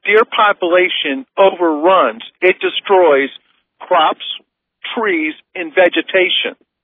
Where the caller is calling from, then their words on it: St. Petersburg, Florida, United States; I'm calling from St. Pete.